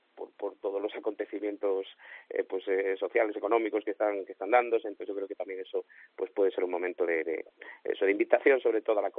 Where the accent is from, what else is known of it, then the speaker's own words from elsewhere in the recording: Ponferrada, Castile and León, Spain; berciano y ponferradino seguro que sí. Y muy muy vinculado además a mi tierra y bueno, yo presumo de berciano.